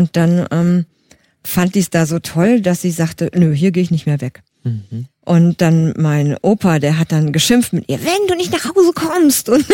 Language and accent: German; Frankfurt am Main, Hesse, Germany; Ich bin in Frankfurt am Main geboren, bin dort aufgewachsen